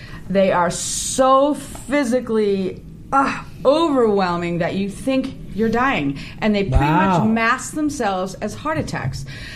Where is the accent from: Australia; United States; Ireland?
Ireland; Guess I am, yes. I'm Irish.